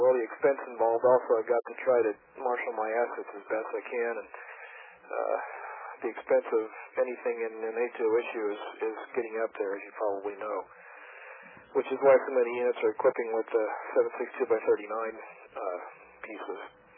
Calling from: Sacramento, California, United States; I'm calling from Sacramento.

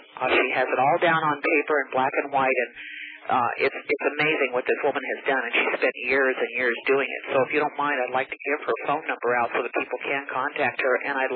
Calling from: California, United States; Southern California.

